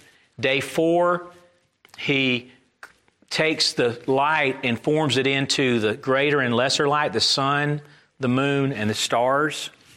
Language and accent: English; Connecticut, United States; I'm somebody from Connecticut.